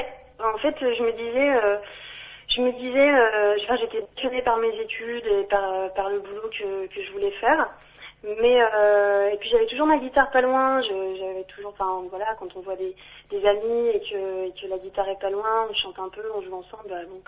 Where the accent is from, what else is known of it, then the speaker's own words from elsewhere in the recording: Lyon, Auvergne-Rhône-Alpes, France; Bon, je suis pas née sur les pentes de la Croix-Rousse non plus, hein, mais en tout cas, ouais, je suis née à Lyon, j'ai grandi à Lyon. J'ai bien essayé de me sauver quelques fois, essayer d'aller vivre ailleurs. J'ai fait quelques tentatives à Paris, à Londres et puis en Suisse